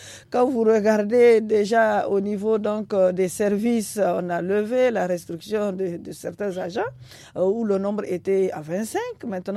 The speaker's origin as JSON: {"language": "French", "country": "Niger", "said": "parce qu'en tant que Nigérien aussi"}